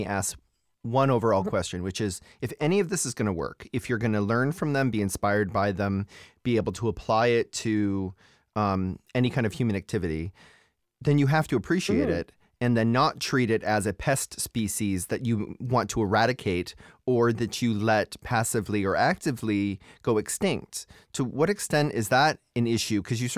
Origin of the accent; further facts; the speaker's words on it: United States; I'm American. I'll eat anything you put in a chocolate bar.